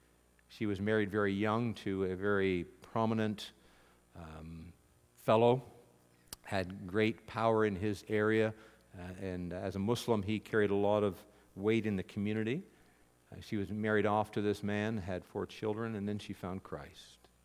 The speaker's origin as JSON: {"language": "English", "country": "Canada", "said": "as a Canadian"}